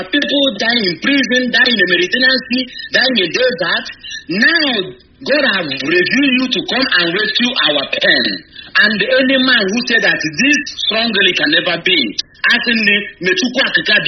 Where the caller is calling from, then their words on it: Italy; I'm calling from Italy. … from Mbise. I'm living here in Italy.